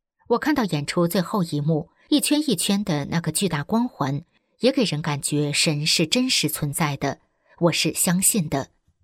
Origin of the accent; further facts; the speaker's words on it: China; 因为我出生在中国，知道这个东西，生长在这样一个环境下，我觉得自己是非常幸运的那一颗星。